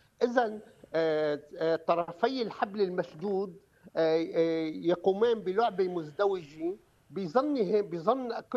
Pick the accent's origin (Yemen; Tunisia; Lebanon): Lebanon; نحن كمواطنين لبنانيين